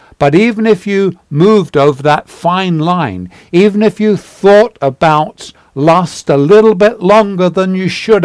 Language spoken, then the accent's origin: English; London, United Kingdom; Now, I came from London.